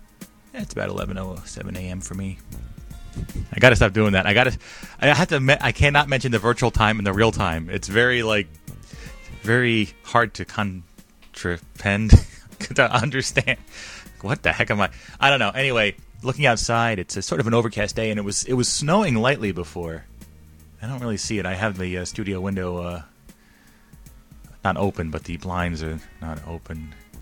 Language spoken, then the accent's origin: English; Arkansas, United States; So I'm from Arkansas.